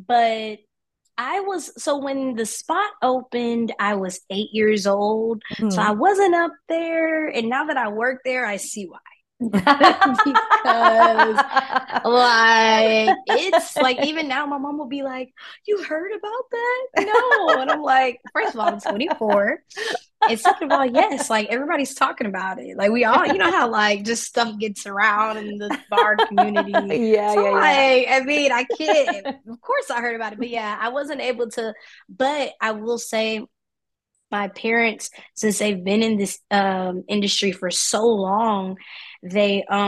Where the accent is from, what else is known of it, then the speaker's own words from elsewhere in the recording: Houston, Texas, United States; Yeah. Like I'm from Houston. So when I was old enough to start remembering things around four, she was just getting into her debut album as a solo artist.